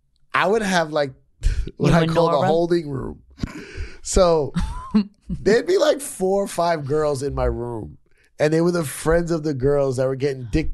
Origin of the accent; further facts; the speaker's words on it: New York City, New York, United States; because I grew up in New York, so there's always a lot of stuff